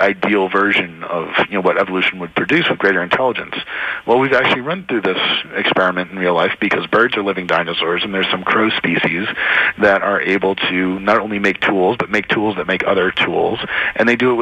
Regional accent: New Jersey, United States; You know, I live in Utah now, but I grew up in New Jersey, you know, not too far from Philadelphia.

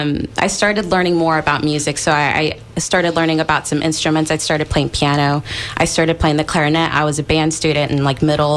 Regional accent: Cali, Valle del Cauca, Colombia; I'm from Cali, Colombia.

